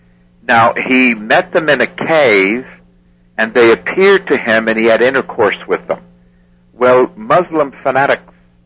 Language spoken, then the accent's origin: English; New York, United States; look, I'm from New York. I grew up with death threats.